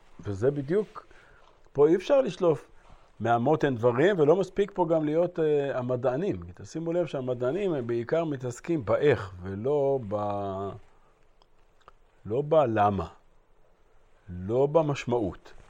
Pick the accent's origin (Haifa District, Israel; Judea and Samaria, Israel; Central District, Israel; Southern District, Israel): Haifa District, Israel; Haifa; היה איזה קבלן אחד שגדלתי בחיפה, שכן איזה שני בתים לידי